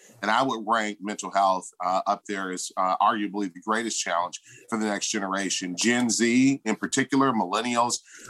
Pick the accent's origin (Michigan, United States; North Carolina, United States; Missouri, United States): Michigan, United States; Detroit; I think about some of the great mayors in the city that I grew up in. I grew up in Detroit.